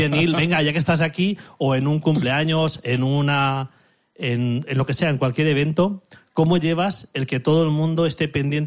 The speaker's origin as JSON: {"language": "Spanish", "town": "Tibi", "region": "Valencian Community", "country": "Spain", "said": "No, de un pueblecito que se llama Tibi, al lado de Ibi, del juguete."}